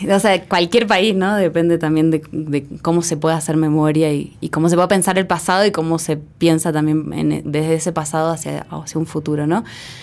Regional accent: Argentina; yo concretamente soy argentina

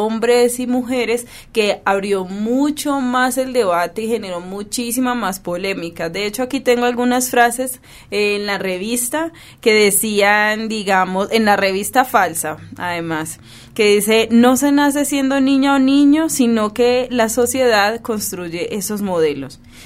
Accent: Colombia; somos una sociedad colombiana homofóbica

